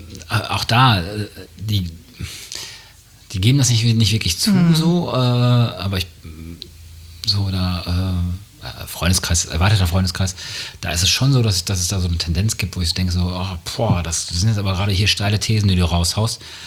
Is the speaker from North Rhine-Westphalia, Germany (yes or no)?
yes; Münster, North Rhine-Westphalia, Germany; ich bin in Münster groß geworden, da sagt man noch quasi, dass man so einen westfälischen Kopf hat